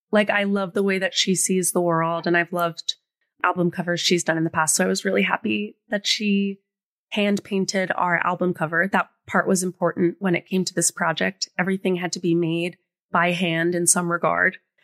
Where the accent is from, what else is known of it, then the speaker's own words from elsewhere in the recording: New Jersey, United States; I'm from New Jersey. I love corn on the cob.